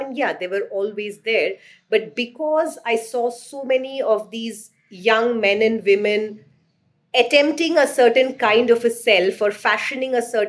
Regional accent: Kerala, India; my professional life has pretty much been in Delhi, but I'm a Bengali and I was born and brought up in Kerala. I studied in Delhi University and then later in Jawaharlal Nehru University before going off to Geneva for my PhD.

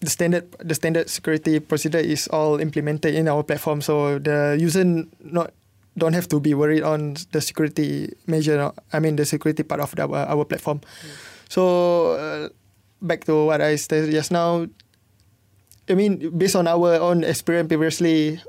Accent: Malaysia

